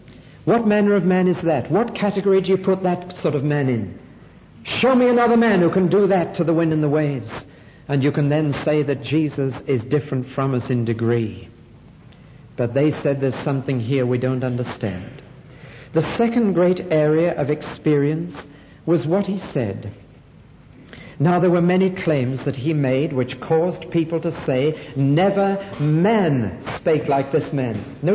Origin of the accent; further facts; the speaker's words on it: Newcastle upon Tyne, North East England, United Kingdom; born there; I say I was born in Newcastle-on-Tyne. February 1930, if you want to do a little mathematics.